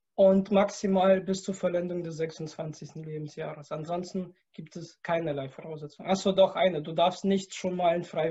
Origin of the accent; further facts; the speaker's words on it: Schleswig-Holstein, Germany; now in Magdeburg, Germany; Ich bin mittlerweile 28 Jahre alt. Ich wohne jetzt seit 5 Jahren in Magdeburg und komme eigentlich ursprünglich aus Südschleswig-Holstein. Das ist so unter Hamburg, südlich von Hamburg, so 30 Kilometer.